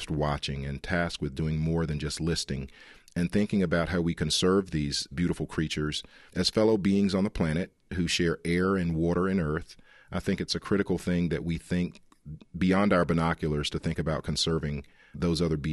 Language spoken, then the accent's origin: English; Edgefield, South Carolina, United States; I grew up in Edgefield, South Carolina, kind of in the boondocks, and so, birds were just a natural part of my life.